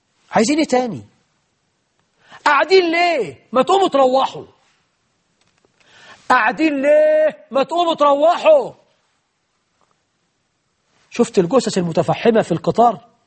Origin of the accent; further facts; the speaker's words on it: Egypt; بلدنا مصر